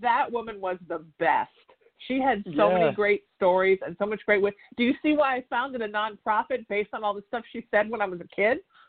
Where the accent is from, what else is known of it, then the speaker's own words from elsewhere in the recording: East Coast, United States; also born or lived in Midwest; I was little growing up on the East Coast.